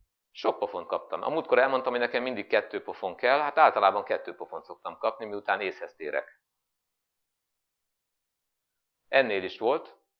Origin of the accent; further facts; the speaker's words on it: Miskolc, Borsod-Abaúj-Zemplén, Hungary; miután én miskolci vagyok, hát akkor nézzünk meg Miskolcon, vannak-e munkahelyek.